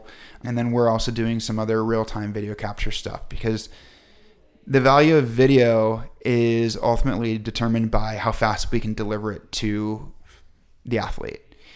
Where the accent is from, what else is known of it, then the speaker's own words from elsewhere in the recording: Midwest, United States; now in Colorado, United States; because I grew up in the Midwest, I perform better when I look down and see my reflection in the surface I'm standing on, which we don't see that often in Colorado.